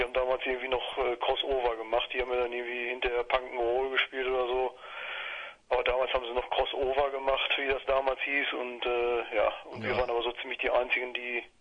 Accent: North Rhine-Westphalia, Germany; now in Cologne, Germany; unser Sänger und ich, wir kommen gebürtig aus dem Sauerland, haben uns aber auch hier in Köln quasi wieder getroffen

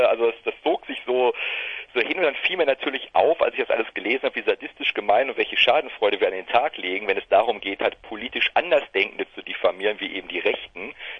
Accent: Duisburg, North Rhine-Westphalia, Germany; Duisburg, wir kommen immer noch

